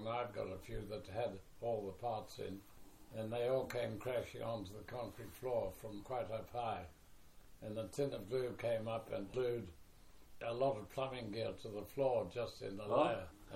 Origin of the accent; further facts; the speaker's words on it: Havelock, Hawke's Bay, New Zealand; born there; I was born in Havelock, and we lived in a house called Arden, which is Kopana Road, and it was designed by my uncle, who married my mother's sister, who was a Batley from Mohonga.